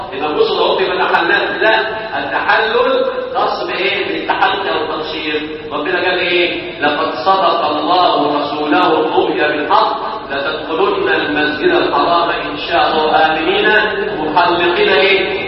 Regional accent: Egypt; اخواننا المسافرين وخاصه احنا مصريين

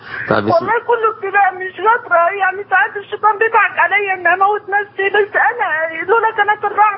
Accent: Gharbia, Egypt; خاصة أن حضرتك من الغربية وأنا من الغربية

